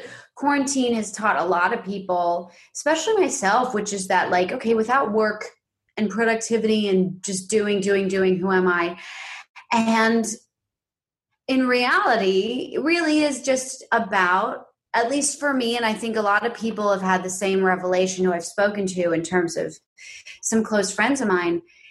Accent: New York City, New York, United States; because I grew up in New York City and I was often, like, I've always spent time in urban environments

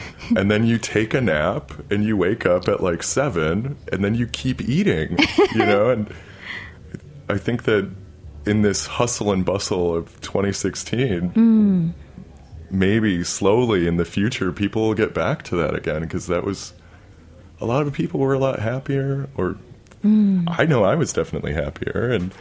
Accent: Midwest, United States; And I grew up in the Midwest where you eat meat every day.

